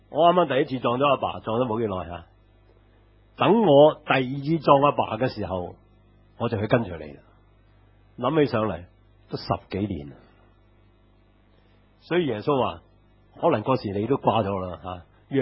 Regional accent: China; 即係我哋中国人叫做执骨啦

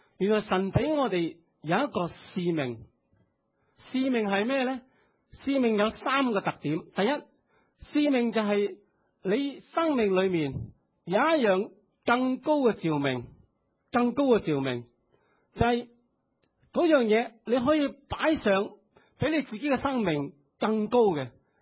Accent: China; 人生四大乐事，我哋中国系边四个啊？

